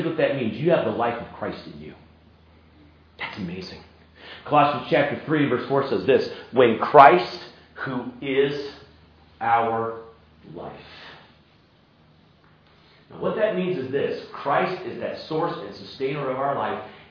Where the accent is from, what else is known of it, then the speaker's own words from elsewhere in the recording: South Carolina, United States; Now, down south, where I grew up in South Carolina, we do this all the time.